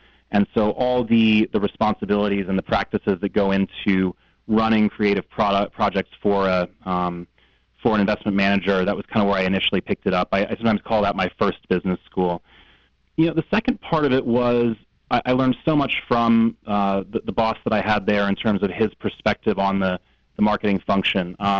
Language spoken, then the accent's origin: English; Darien, Connecticut, United States; moved away as an adult; now in Los Angeles, United States; I'm originally from Connecticut, a small town called Darien there, which is maybe an hour outside of New York. I moved out to Southern California for university in 1999